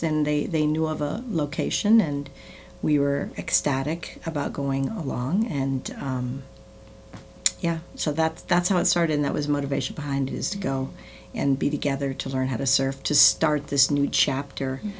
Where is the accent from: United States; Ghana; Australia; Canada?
United States; North Dakota; moved away as an adult; now in Minneapolis, United States; I was 19 when I moved from North Dakota to Minneapolis.